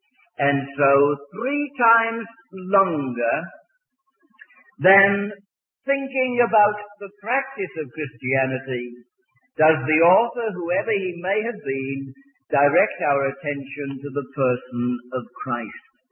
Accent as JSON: {"language": "English", "region": "England", "country": "United Kingdom", "said": "because my wife tells me I no longer have an accent, and so I ought to tell you that I'm British and I come from England"}